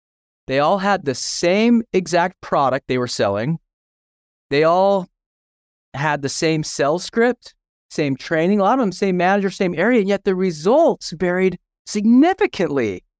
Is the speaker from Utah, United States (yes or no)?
yes; Utah, United States; You know, I grew up in Utah. I'm a lifelong Utah Jazz fan.